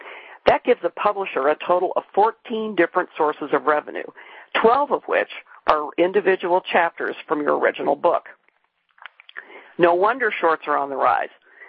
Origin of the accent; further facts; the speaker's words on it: Indiana, United States; a museum in my home state of Indiana